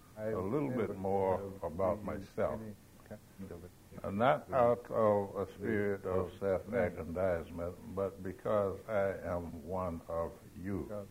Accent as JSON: {"language": "English", "region": "Alabama", "country": "United States", "tie": "born or raised there", "said": "I come from Alabama, very small town in North Alabama. I never knew my father. I was reared by my grandmother."}